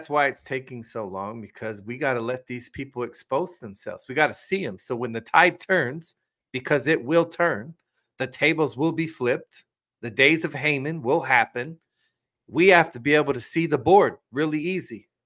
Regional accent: West Virginia, United States; Bro, I went to West Virginia last weekend. I love my home state, man.

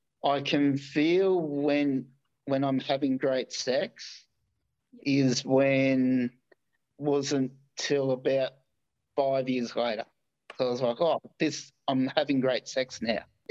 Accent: Sunshine Coast, Queensland, Australia; also born or lived in Sydney; I used to live in Sydney for about 4 years. So I'm actually from the Sunshine Coast. But I went down to Sydney with my parents for life experience.

